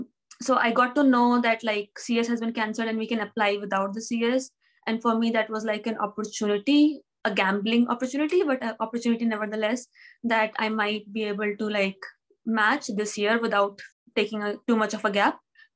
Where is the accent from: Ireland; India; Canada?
India; now in Boston, United States; introduced. I'm originally from India, did my medical school in India from Institute of Medical Sciences, Banaras Hindu University.